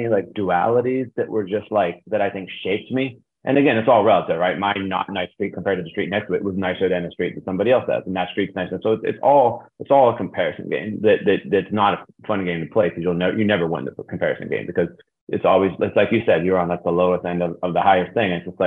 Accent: Youngstown, Ohio, United States; I grew up in Youngstown, Ohio, which is a very, you know, blue collar town.

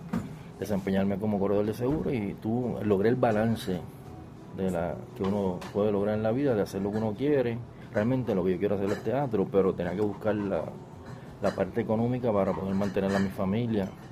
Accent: Mayagüez, Puerto Rico; Yo soy natural de la ciudad de Aguas Puras, Mayagüez.

